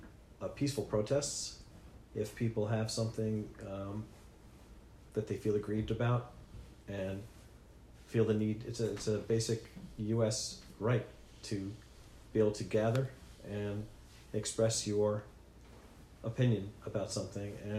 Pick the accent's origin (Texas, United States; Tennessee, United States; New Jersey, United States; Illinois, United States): New Jersey, United States; Teaneck; born there; also born or lived in New York; I was born in Teaneck, New Jersey, and I've lived, for the most part, in New York my whole life.